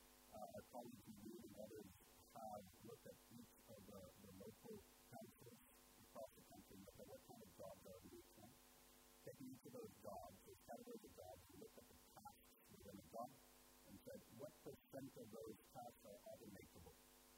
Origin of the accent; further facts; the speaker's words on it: Norway; now in Singapore; Listen, I'm from Norway. I live in Singapore. I work in Asia.